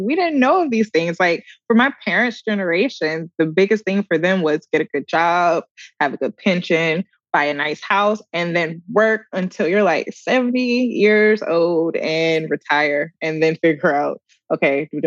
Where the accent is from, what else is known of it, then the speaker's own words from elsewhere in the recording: North Carolina, United States; also born or lived in New York; I wasn't from Memphis. I'm from New York, but grew up in North Carolina.